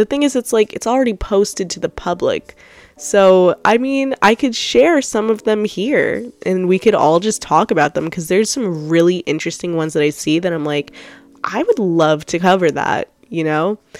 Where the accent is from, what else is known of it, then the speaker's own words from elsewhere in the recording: Trinidad & Tobago; because I am also Caribbean background, but I'm Trinidadian, not Jamaican.